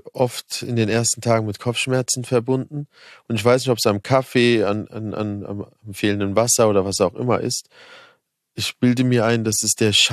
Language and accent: German; Berlin, Germany; ich bin in Neukölln groß geworden und also die ganze Nachbarschaft war voller türkischer Kinder